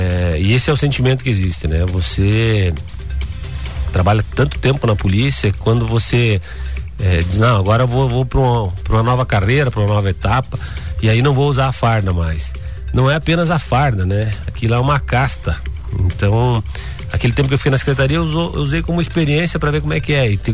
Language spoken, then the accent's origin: Portuguese; Xaxim, Santa Catarina, Brazil; Sou nascido, criado aqui em Xaxim, né? Daí fiquei 18 anos aqui e daí optei por voltar.